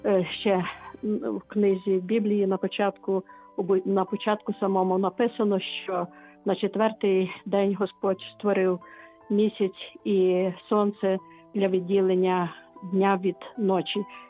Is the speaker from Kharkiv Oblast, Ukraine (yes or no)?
no; Lviv, Lviv Oblast, Ukraine; Я зі Львова.